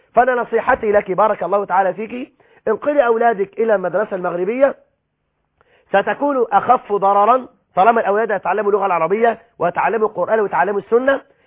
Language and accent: Arabic; Egypt; إني أعرف فتاة تعيش في بلدنا مصر